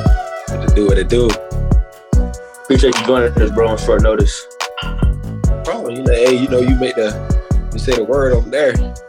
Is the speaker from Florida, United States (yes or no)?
yes; Wellington, Florida, United States; it's like right next to West Palm Beach, it's the same thing essentially. Yeah, I grew up there.